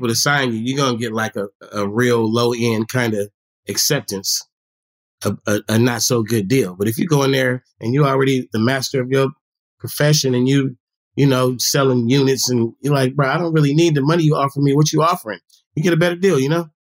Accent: California, United States; Like, we're from the Bay.

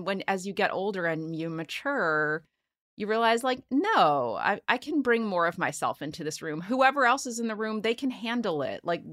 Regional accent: Philadelphia, Pennsylvania, United States; I'm born and raised in Philly

